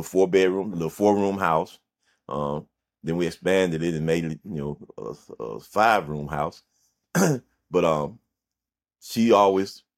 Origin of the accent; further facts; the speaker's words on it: Seale, Alabama, United States; Like, so we come from an area in Alabama, like I said, it was called Seal, Alabama.